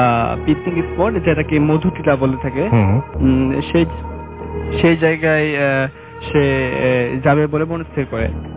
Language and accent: Bangla; Jamalpur, Mymensingh Division, Bangladesh; আমার ঘটনাটা হচ্ছে এই জামালপুর, আমার নিজ জেলা কেন্দ্রিক।